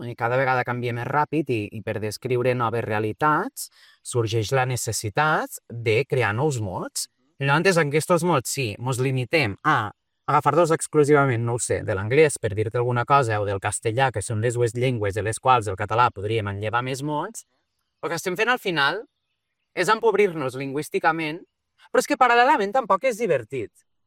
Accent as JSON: {"language": "Catalan", "town": "Lleida", "region": "Catalonia", "country": "Spain", "tie": "born or raised there", "said": "jo me vaig criar a Lleida"}